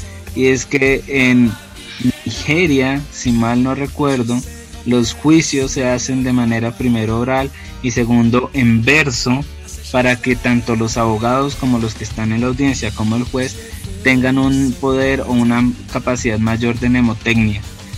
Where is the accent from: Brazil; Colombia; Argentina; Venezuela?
Colombia; pero a uno como colombiano, uno como colombiano tiene mucho material que explorar acá